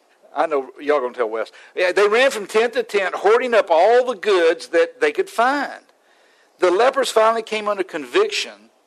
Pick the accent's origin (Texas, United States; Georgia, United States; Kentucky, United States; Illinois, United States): Georgia, United States; Atlanta; born there; I was in Atlanta. I was born in Atlanta.